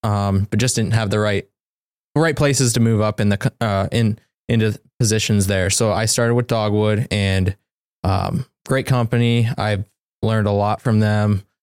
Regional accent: Goshen, Indiana, United States; So I grew up here in Goshen area. I was technically in Frame for my whole life up until I was about in college.

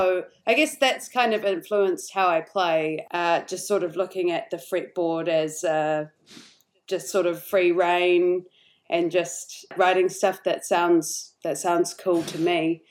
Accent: Wellington, New Zealand; Yeah, we're all from Wellington.

